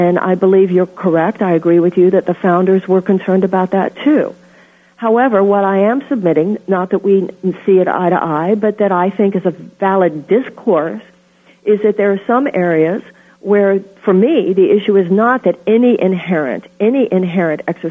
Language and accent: English; United States; To me, as an American, I don't believe any group has a monopoly on truth.